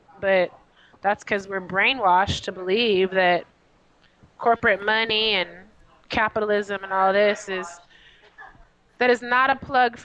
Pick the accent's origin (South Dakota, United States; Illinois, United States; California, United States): Illinois, United States; Downers Grove; Well, I can't say I'm Chicagoland. I grew up in Downers Grove.